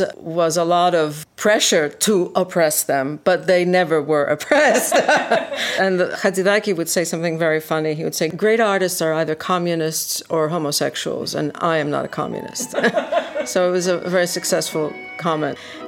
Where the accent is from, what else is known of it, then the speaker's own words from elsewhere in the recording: New York, United States; Yes, I was born and raised in New York. My parents were both Greek from Thessaloniki